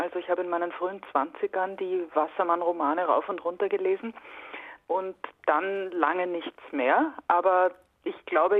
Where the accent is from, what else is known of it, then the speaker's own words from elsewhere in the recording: Austria; now in Germany; Mit jüdischen Wurzeln in Deutschland lebend oder auch in Österreich lebend, wo ich herkomme